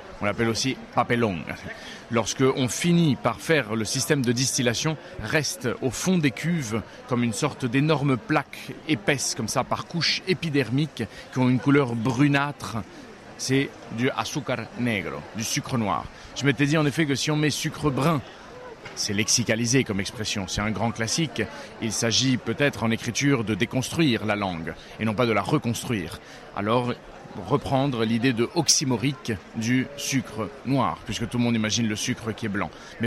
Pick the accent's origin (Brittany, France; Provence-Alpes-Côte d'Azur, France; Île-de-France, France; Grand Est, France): Île-de-France, France; Paris; born there; moi je suis né à Paris, mais de deux parents totalement latino-américains.